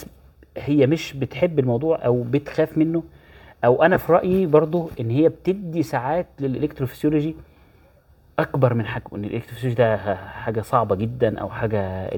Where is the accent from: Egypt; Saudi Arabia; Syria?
Egypt; انا بصراحه شايف ان احنا الحمد لله ان ده مش عندنا في مصر